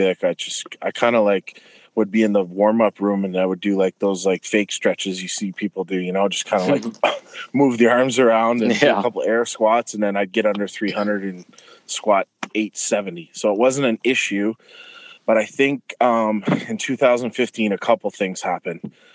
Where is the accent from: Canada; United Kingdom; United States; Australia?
Canada; Windsor, Ontario; I'm from Canada, Windsor, Ontario. If you're from the States, it's right across from Detroit, right when you get off the Ambassador Bridge.